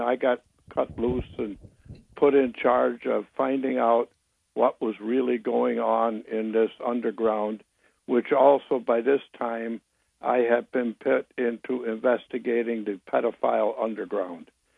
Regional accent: Minnesota, United States; also born or lived in New York; And then when I got out, I went back to New York, and I'm originally from Minnesota, and in 1965, I became a police officer in the New York Police Department.

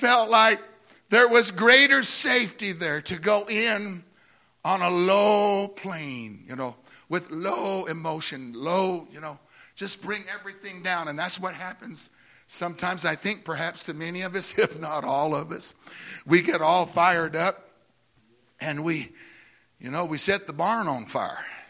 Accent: Idaho, United States; born there; Well, I was born in Idaho. I've been born twice.

